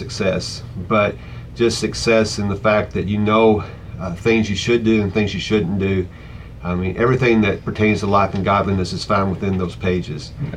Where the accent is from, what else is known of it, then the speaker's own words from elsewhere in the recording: Pekin, Illinois, United States; I'm from Pekin, and I'm glad to be here this morning.